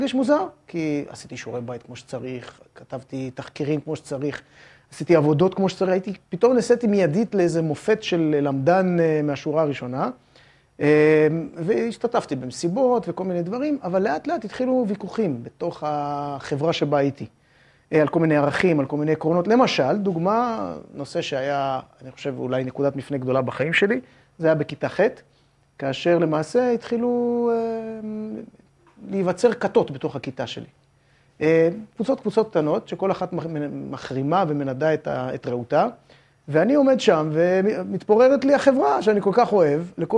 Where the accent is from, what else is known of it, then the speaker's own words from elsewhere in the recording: Lod, Central District, Israel; also born or lived in Jaffa; וגדלתי בלוד, עד סוף כיתה ו', גם מאוד מאוד מאוד שמחתי, ועד היום אני שמח שהייתי בלוד